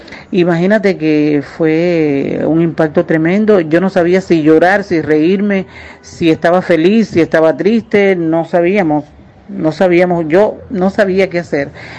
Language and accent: Spanish; Cuba; maduré como mujer, como atleta, como profesional, como cubana